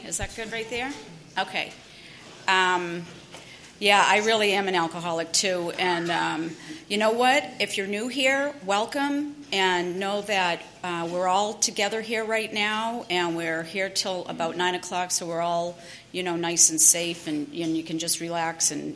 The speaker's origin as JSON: {"language": "English", "region": "Massachusetts", "country": "United States", "said": "I'm from Massachusetts, and it was just what everybody else did."}